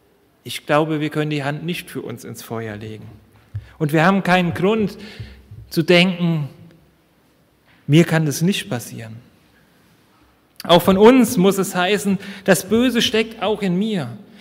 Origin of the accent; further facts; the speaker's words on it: North Rhine-Westphalia, Germany; born there; Ich komme gebürtig aus Nordrhein-Westfalen und ich habe in Wuppertal studiert.